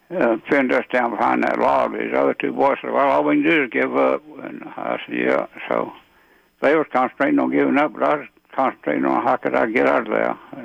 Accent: Elberton, Georgia, United States; I was born and raised in Elberton, Georgia, 1921, but in 1939, I went to Army Infantry at Fort Benning.

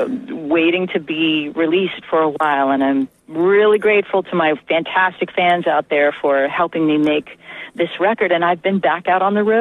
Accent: Florida, United States; I've got some friends from my hometown in Florida who are going to try to make it out and who live in the area now.

